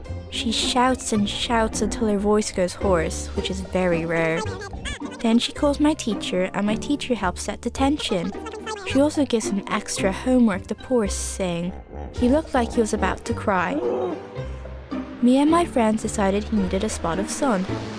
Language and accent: English; Black Rock, Victoria, Australia; my story is called There's a Hippo in the Swimming Pool. I'm from Black Rock.